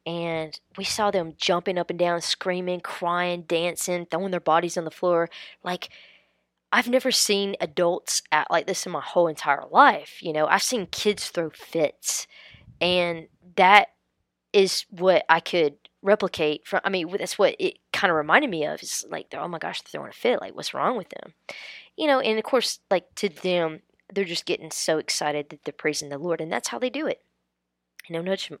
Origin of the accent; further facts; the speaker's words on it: Southern United States, United States; So, with all these different religions, and growing up in the South, I was introduced to multiple different Protestant religions.